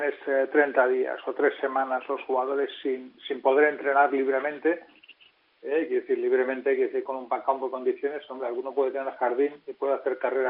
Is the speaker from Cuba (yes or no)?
no; Spain; a mí, como español